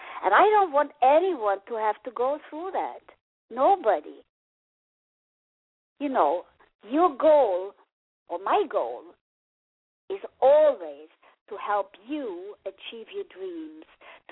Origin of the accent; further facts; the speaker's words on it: Germany; English is a second language; I come from behind the Berlin Wall. You probably heard from my accent that I'm German. I come from behind the Berlin Wall.